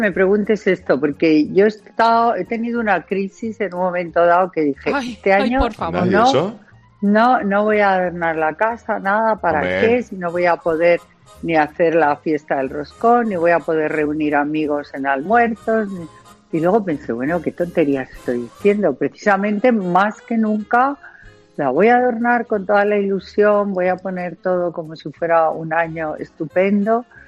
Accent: San Sebastián, Basque Country, Spain; Y yo que soy de San Sebastián, que he vivido allí

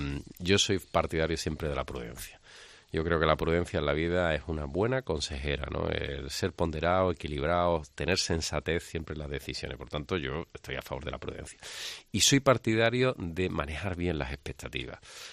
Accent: Barcelona, Catalonia, Spain; born there; now in Andalusia, Spain; para eso soy barcelonés de nacimiento y tengo familia allí y algo conozco aquello.

